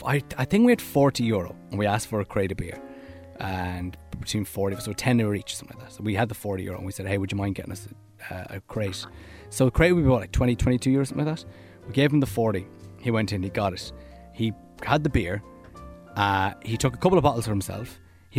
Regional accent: North West England, United Kingdom; accent: Scouse; I couldn't do a London accent. I could only do a Scouse accent. That's the only accent I had at the time.

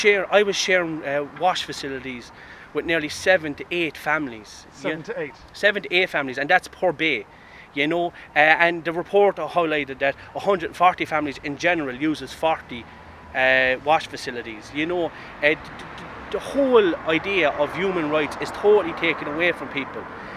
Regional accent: Cork, County Cork, Ireland; I work and live within the travelling community. I'm from Farnry, Cork City.

